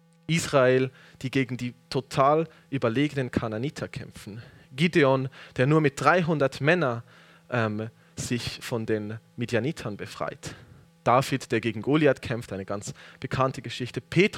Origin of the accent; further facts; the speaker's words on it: Switzerland; Unserem Naturell im Westen, vielleicht auch ganz besonders als Schweizer, entspricht nicht unbedingt diese Art von Tapferkeit, etwas Mutiges zu wagen.